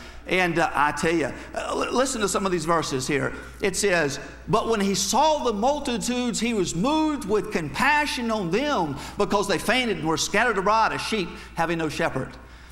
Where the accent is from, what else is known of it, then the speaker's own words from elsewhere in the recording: Florida, United States; I grew up in North Florida, just a small redneck type Southern Baptist community.